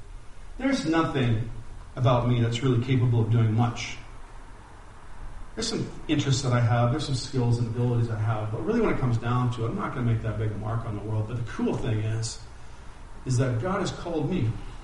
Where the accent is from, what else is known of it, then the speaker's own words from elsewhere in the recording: Mississauga, Ontario, Canada; my hometown of Mississauga, where I live and where I'm from.